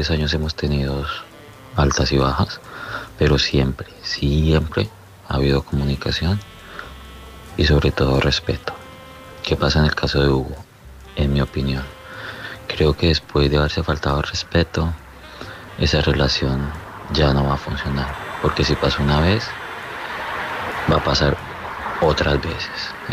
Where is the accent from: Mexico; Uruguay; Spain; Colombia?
Colombia; Quiero empezar diciendo que yo también soy colombiano.